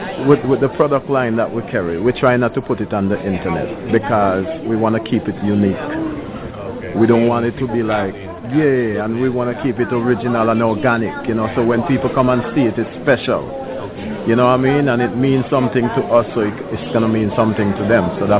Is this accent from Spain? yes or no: no; St. Vincent & Grenadines; now in Maryland, United States; I'm based in Maryland, right? I'm from St. Vincent originally, you know